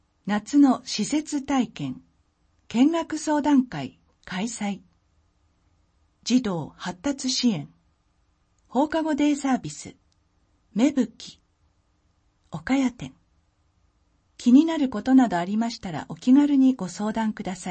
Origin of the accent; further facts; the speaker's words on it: New Zealand; Japanese is a second language; now in Japan; 今回も私の出身国であるニュージーランドの文化を紹介したいと思います。